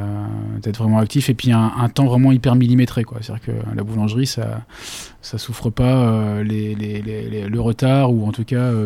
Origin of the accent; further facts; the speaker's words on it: Pré-en-Pail, Pays de la Loire, France; moi je suis issu de la campagne du Nord-Mayenne, Pré-Empaille